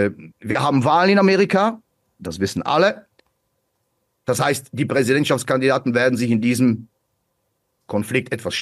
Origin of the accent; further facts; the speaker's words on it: Germany; now in Switzerland; Wir in der Schweiz hoffen auch extrem drauf. Gut, zunächst. Erstmal bin ich Deutscher und es ist mir alles andere als nicht wichtig.